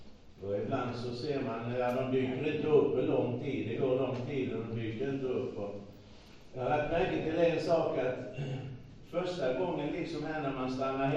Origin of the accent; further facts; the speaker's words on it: Uppsala, Uppsala County, Sweden; moved away as an adult; also born or lived in United States; jag har bott i Amerika i 20 år och jag har aldrig längtat hem.